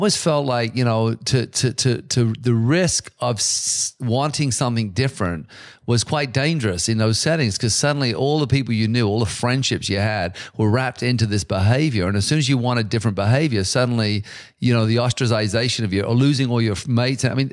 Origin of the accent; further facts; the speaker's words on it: England, United Kingdom; moved away; part of that sort of growing up in England, if I hadn't left